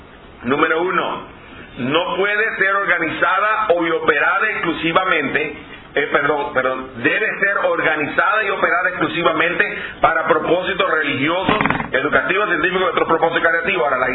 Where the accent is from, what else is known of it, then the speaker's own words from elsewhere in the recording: Puerto Rico; En mi país es ley, en Puerto Rico es ley.